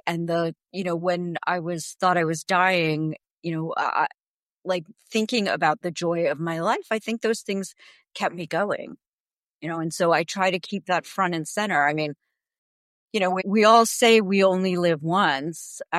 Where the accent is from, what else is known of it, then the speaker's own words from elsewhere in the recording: New Jersey, United States; I grew up in New Jersey. You know, when I grew up, I'm 54 now, there were really no Indians in my town. I'm of Indian origin, and I always felt different and like I didn't belong.